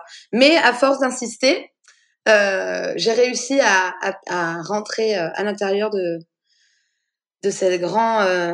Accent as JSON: {"language": "French", "region": "Auvergne-Rhône-Alpes", "country": "France", "said": "Je viens de la Drôme provençale, donc c'est vrai que j'ai la chance de venir d'un endroit où on a beaucoup de soleil"}